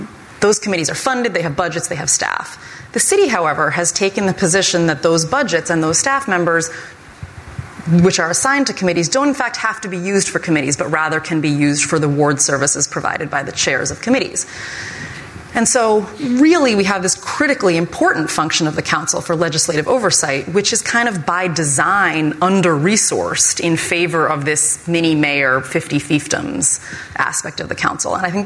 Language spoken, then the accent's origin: English; Boston, Massachusetts, United States; As you said, I'm from Boston.